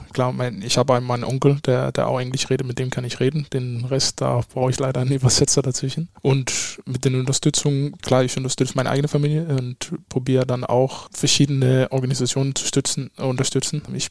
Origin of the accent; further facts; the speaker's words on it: Copenhagen, Capital Region, Denmark; also born or lived in Leipzig; von ich geboren bin bis 19, wo ich dann nach Leipzig gezogen bin, habe ich die ganze Zeit in Kopenhagen gewohnt. Mhm. Deswegen ist Kopenhagen meine Heimat, Heimstadt.